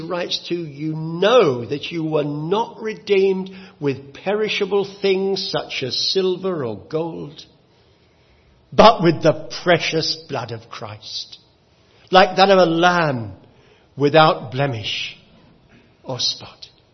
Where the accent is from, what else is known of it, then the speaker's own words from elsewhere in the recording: London, United Kingdom; When I was growing up in London, they're all over the place.